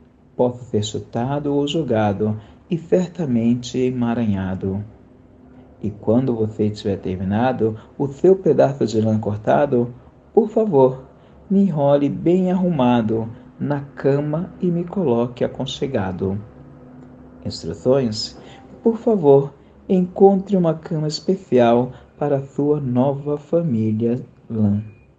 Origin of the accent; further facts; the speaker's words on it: São Paulo, Brazil; sou de São Paulo, capital, aonde eu estou, e me lembrei de você.